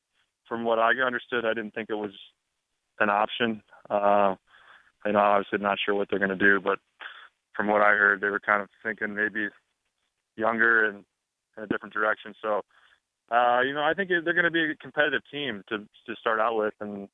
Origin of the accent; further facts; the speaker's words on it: St. Louis, Missouri, United States; also born or lived in Denver, United States; Yeah, well, I was born in Denver, and I moved to St. Louis when I was one.